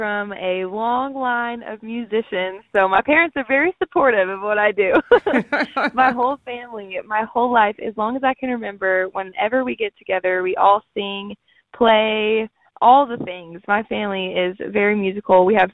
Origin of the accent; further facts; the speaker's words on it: New York, United States; now in Nashville, United States; Growing up in New York, it just didn't seem like that was a really viable career option. But living in Nashville, it definitely seemed possible.